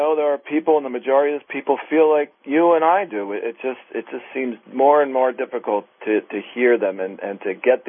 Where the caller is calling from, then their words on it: Pennsylvania, United States; I'm calling from Pennsylvania.